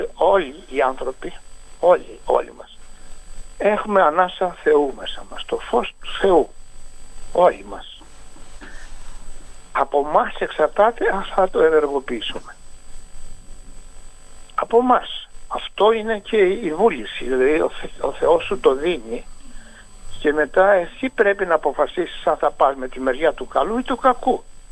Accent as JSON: {"language": "Greek", "country": "Greece", "said": "επειδή ακριβώς είμαι Έλληνας και υπηρετώ το ελληνικό αίσθημα και τον ελληνικό πολιτισμό. Εδώ μέσα στην Ελλάδα σημαίνει."}